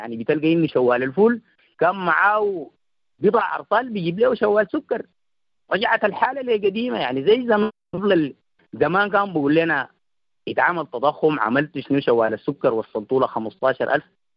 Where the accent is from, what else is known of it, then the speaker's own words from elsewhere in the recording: Sudan; نحن كشعب سوداني